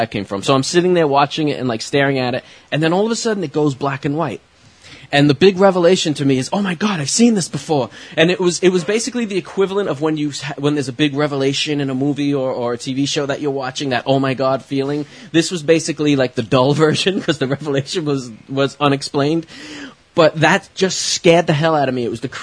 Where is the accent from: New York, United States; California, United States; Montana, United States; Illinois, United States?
New York, United States; Brooklyn; In my dream, I was sitting in my old apartment that I grew up in Brooklyn